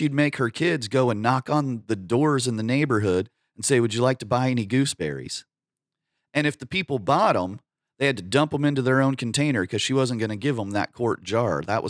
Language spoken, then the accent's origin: English; North Platte, Nebraska, United States; also born or lived in Sabetha; my mom and dad and I moved from Sabetha to North Platte, Nebraska in like 76, I think.